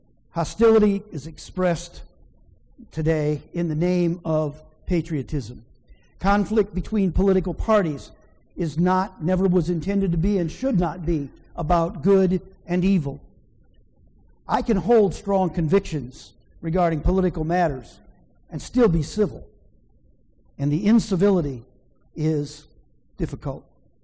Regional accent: United States; I'm not ashamed to say that I'm an American. I'm not embarrassed to say that the United States is my home.

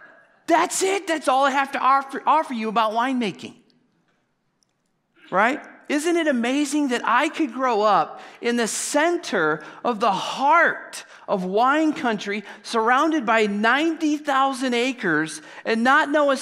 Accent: Lodi, California, United States; You know, back to where I grew up in Lodi, California.

